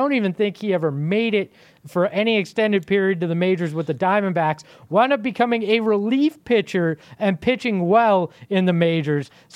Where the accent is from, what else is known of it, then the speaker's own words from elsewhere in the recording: Arizona, United States; when I was a kid growing up in the Valley, I rooted for ASU football.